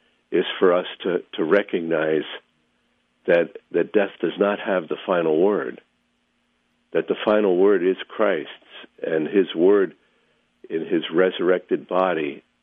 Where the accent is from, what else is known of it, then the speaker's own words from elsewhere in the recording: Massachusetts, United States; You know, I was born outside Boston. I went to high school outside Boston.